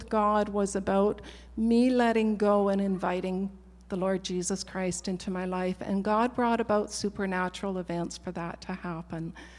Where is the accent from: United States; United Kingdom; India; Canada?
Canada; Chilliwack, British Columbia; moved away as an adult; also born or lived in Terrace / Manitoba / Alberta; I grew up in Chilliwack. I was born in Terrace, was in Chilliwack all of my life, graduated from there, and eventually made my way to Manitoba